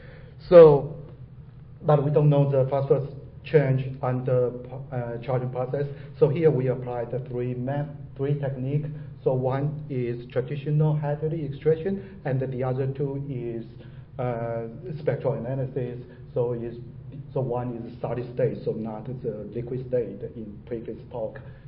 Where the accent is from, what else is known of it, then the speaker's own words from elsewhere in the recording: Taiwan; I'm from Taiwan.